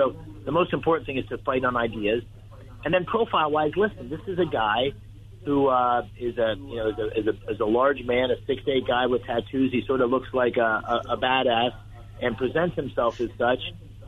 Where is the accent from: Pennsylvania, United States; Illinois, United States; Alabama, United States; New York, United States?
Pennsylvania, United States; Yeah, I grew up in Pennsylvania. I'm seventh-generation Pennsylvanian.